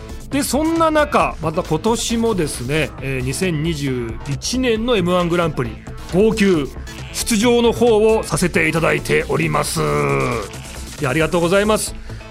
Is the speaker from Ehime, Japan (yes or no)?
no; Nagano, Japan; 僕らね長野出身幼馴染だったんで